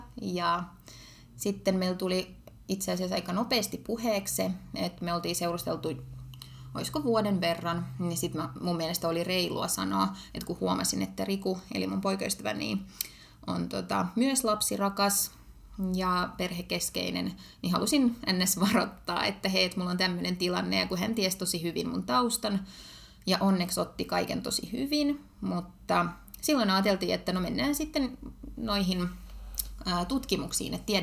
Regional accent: Ukraine; kun mä oon Ukrainasta kotoisin, niin siellä on tapana tehdä aika nopeasti lapsia

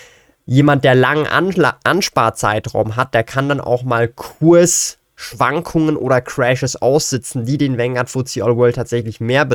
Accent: Switzerland; Ich verwende als Schweizer den Aktienbroker Swissquote.

